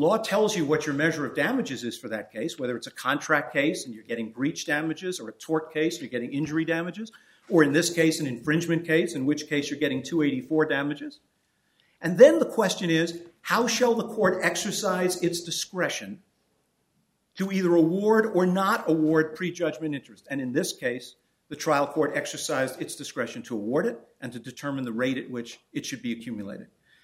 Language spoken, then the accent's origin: English; New York City, New York, United States; born there; I was born in the Bronx